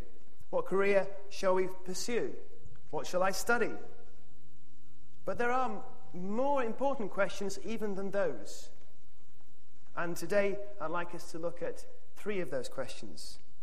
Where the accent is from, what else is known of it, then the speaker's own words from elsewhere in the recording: North West England, United Kingdom; now in Oxford, United Kingdom; I come originally from Cheshire, but I live in Oxford with my family